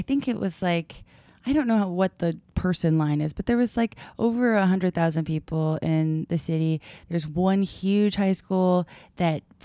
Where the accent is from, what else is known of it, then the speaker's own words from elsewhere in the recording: Brockton, Massachusetts, United States; I went to high school and I grew up in Brockton, Massachusetts.